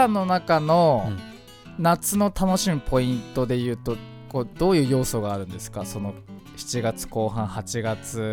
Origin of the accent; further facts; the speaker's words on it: Fujisawa, Kanagawa, Japan; 藤沢出身の俳優タレントとして活動する